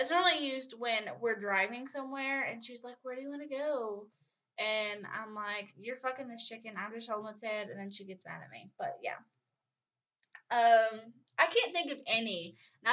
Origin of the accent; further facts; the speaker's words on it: the South, United States; Okay, so y'all, I'm from the South, right? So we have all kinds of these crazy little sayings for stuff.